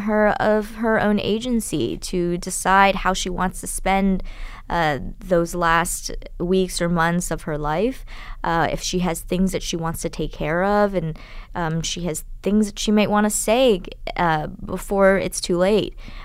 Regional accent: United States; You know, as an American, I felt that truth is the greatest value and freedom and independence.

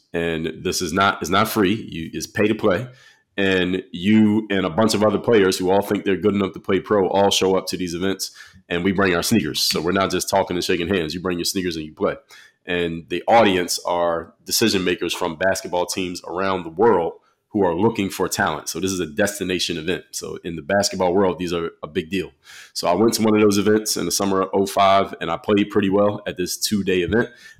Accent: Philadelphia, Pennsylvania, United States; Grew up in Philadelphia, played every sport growing up.

